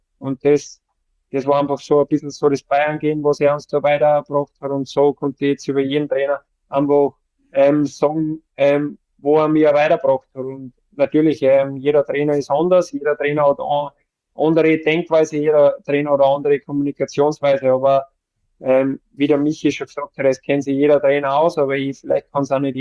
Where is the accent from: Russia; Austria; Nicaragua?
Austria; Salzburg; für mich als Salzburger, wenn man dann da einfach dort daheim Bundesliga spielen kann